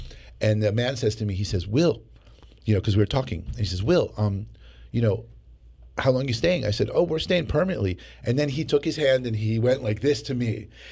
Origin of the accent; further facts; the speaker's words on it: Short Hills, New Jersey, United States; we lived in Short Hills, New Jersey. And, I grew up there. It was beautiful, beautiful upbringing.